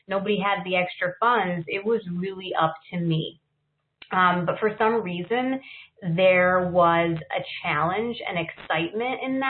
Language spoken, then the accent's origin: English; Chicago, Illinois, United States; I grew up here in Chicago in a lower middle class family.